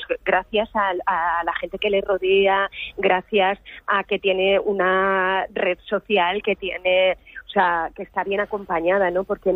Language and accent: Spanish; Alzira, Valencian Community, Spain; Yo soy de Alcira, sí, eso es, de un pueblecito de Valencia